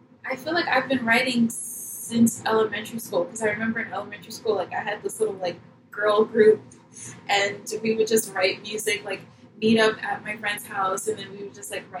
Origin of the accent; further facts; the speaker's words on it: New Jersey, United States; they, like, when I was born, that's when they moved to Jersey.